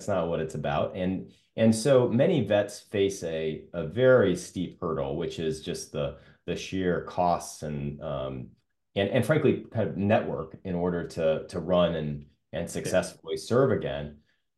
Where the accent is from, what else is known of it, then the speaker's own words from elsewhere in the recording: Charlotte, North Carolina, United States; I had the good fortune of working at Duke Energy in my hometown of Charlotte